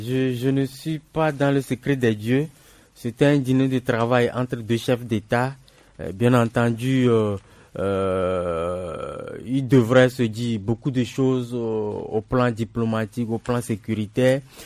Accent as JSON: {"language": "French", "country": "Togo", "said": "C'est pour ça, justement, qu'en tant que Togolais d'abord, avant d'être journaliste, on se sent frustré"}